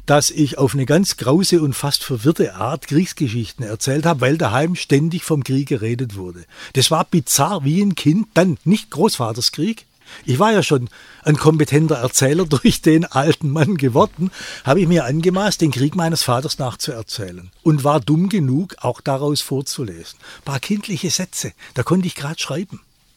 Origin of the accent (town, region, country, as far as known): Baden-Württemberg, Germany; born or raised there